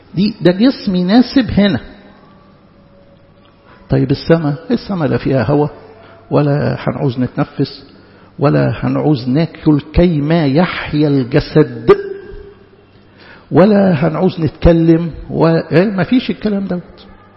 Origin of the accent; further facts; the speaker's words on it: Egypt; اوعوا تفتكروا ان ده عندنا في مصر بس